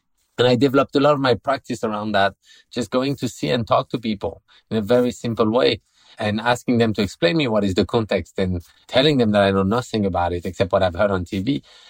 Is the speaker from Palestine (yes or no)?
no; France; English is a second language; I'm an artist from France.